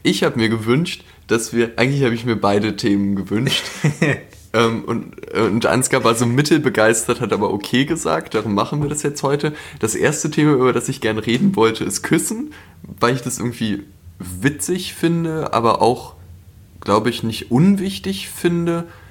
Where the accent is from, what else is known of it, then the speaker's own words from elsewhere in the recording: Berlin, Germany; Ich bin in Charlottenburg aufgewachsen. Jetzt wohne ich aber nicht mehr in Charlottenburg.